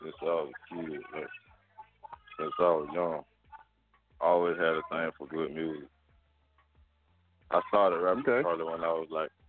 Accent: Ocala, Florida, United States; I'm from Florida, Ocala, Florida, Central Florida. Like an hour away from Orlando, Florida. Like 30 minutes away from Gainesville, Florida.

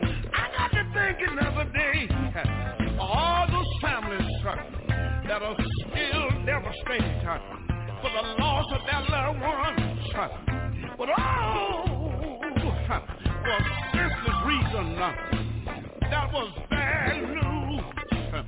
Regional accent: Houston, Texas, United States; When I think about my hometown in Houston, Texas

